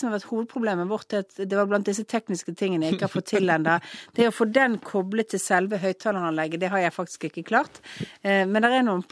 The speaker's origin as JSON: {"language": "Norwegian", "region": "Western Norway", "country": "Norway", "said": "Ja, jeg er vestlending, vi er glad i broer."}